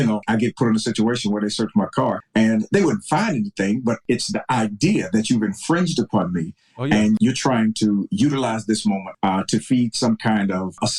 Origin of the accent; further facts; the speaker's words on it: Virginia, United States; I'm from Virginia. I've been in multiple states.